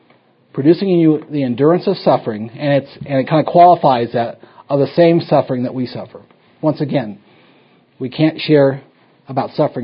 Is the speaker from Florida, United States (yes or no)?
yes; Miami, Florida, United States; I grew up in Miami, Florida. So I'm sort of in the South and sort of not.